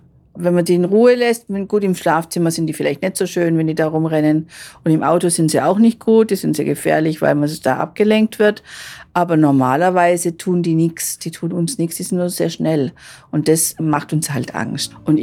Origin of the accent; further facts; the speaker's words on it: Baden-Württemberg, Germany; Ich bin aufgewachsen im Schwarzwald und das haben wir gerade hinter dem Haus, haben wir einen Wald gehabt